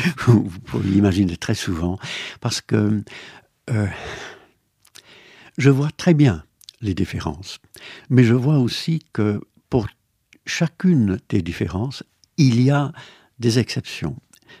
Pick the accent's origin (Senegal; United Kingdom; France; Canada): United Kingdom; French is a second language; je dis « nos » en tant que britannique, je dirais « nos » en tant que français aussi.